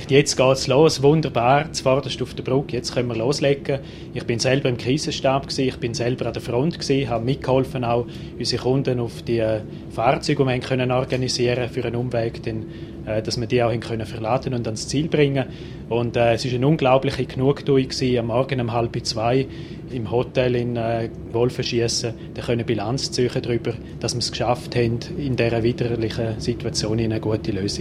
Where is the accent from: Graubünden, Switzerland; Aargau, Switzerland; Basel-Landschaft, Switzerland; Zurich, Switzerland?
Graubünden, Switzerland; accent: Bündner dialect; now in Stans, Switzerland; Mein Dialekt kommt aus dem Bündnerland, das ist richtig. Ich fühle mich darum auch sehr wohl hier in der Zentralschweiz.